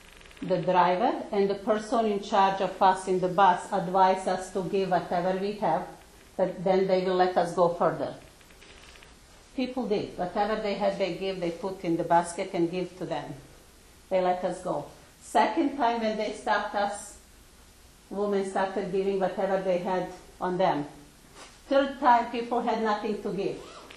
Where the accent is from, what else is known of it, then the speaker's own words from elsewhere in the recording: Bosnia & Herzegovina; English is a second language; moved away as an adult; On the way to Croatia from my hometown in Bosnia and Herzegovina.